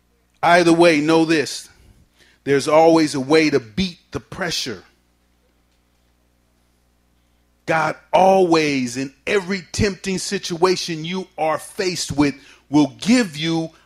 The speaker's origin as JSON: {"language": "English", "town": "San Francisco", "region": "California", "country": "United States", "tie": "born or raised there", "said": "I grew up in Bayview Hunters Point, San Francisco. I still live in that community."}